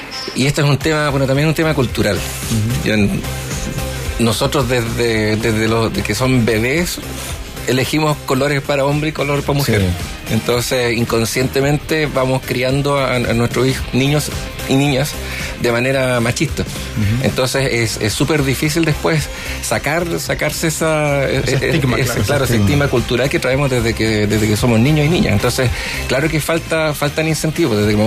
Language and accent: Spanish; Chile; De hecho, yo soy chileno.